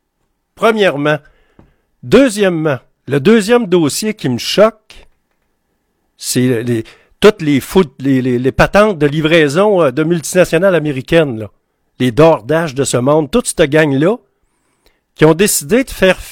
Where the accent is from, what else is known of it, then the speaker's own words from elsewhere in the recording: Quebec, Canada; être maître chez nous, au Québec, dans notre province encore